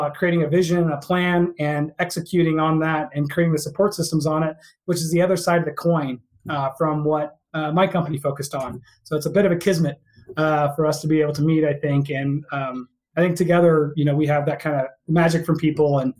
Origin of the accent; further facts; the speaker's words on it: Houston, Texas, United States; I was born and raised in Texas, out in Houston.